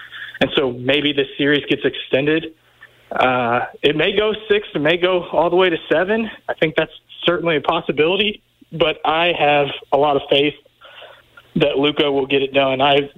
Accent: Memphis, Tennessee, United States; I'm from Memphis.

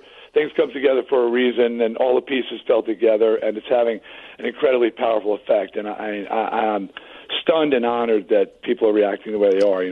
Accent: Long Island, New York, United States; We're both from Long Island.

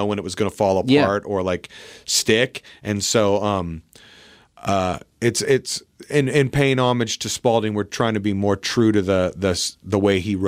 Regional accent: Port Angeles, Washington, United States; We grew up in Port Angeles, mm-hmm.

